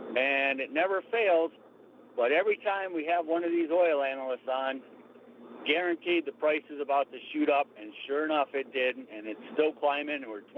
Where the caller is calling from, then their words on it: Glens Falls, New York, United States; I'm calling from Glens Falls area.